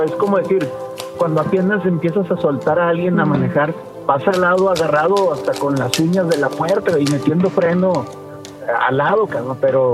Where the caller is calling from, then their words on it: Piedras Negras, Coahuila, Mexico; Te va a sonar raro, pero les hablo desde Piedras Negras, Coahuila.